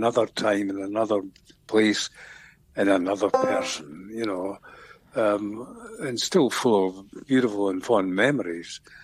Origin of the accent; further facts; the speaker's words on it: Scotland, United Kingdom; now in Australia; Scotland, where I was born and raised, and Australia, where I lived, you know, I've lived for the last 55 years.